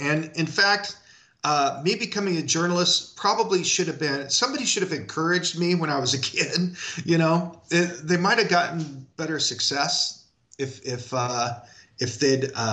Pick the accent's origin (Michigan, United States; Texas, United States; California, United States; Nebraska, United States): Nebraska, United States; Falls City; Well, I grew up in a place called Falls City, Nebraska, which is in the southeast corner of Nebraska